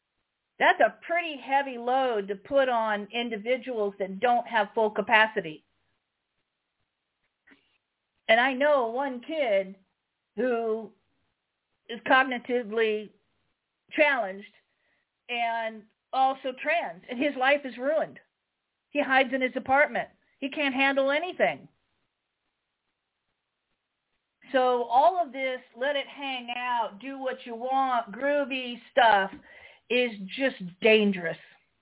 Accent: Marin, California, United States; And I'm from Marin, so, you know, he has or had a house there.

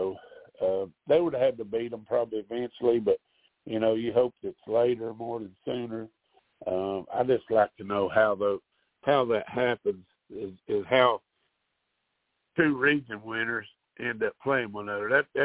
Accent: Tennessee, United States; when we tell them we're from Tennessee, oh, I know where Memphis is, or I know where Nashville is. Well, we live plumb at the other end of the state.

